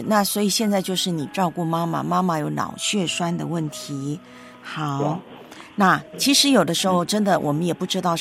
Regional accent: Taiwan; 那你知道我的老家台湾吗？

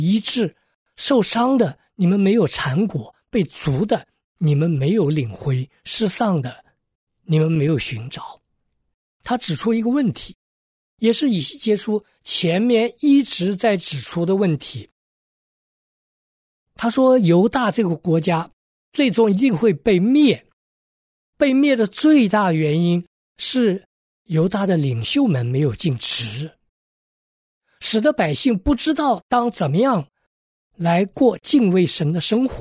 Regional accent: China; 我们中国人牧羊啊，那个牧人常常是赶羊的

